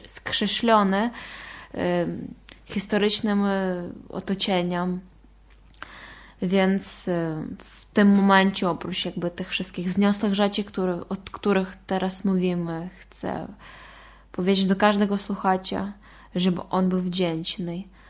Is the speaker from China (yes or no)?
no; Ukraine; Polish is a second language; Teraz ja jako Ukrainka i też moje najbliższe przyjaciele